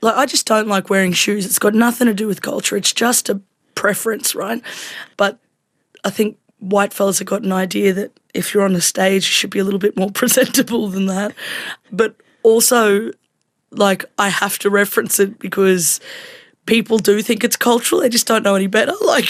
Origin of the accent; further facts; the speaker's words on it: Australia; I'm Australian. In fact, I'm Aboriginal."